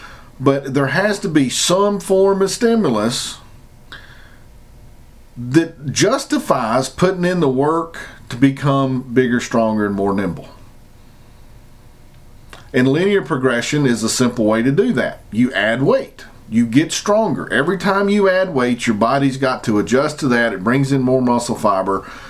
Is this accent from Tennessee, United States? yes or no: yes; Tennessee, United States; I'm a redneck from Tennessee